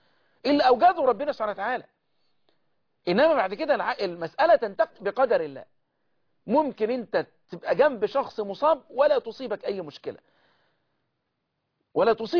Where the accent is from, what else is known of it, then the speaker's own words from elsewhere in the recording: Egypt; اللهم احفظ بلدنا مصر